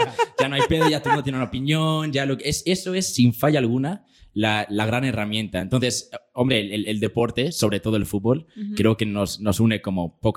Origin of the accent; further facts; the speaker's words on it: Spain; also born or lived in United States / Venezuela / Israel / United Kingdom; yo soy mitad español, mitad estadounidense, pero he vivido la gran mayoría de mi vida en otros países. O sea, yo me he mudado siempre, he vivido en Venezuela, en Israel, en Londres, por todos lados.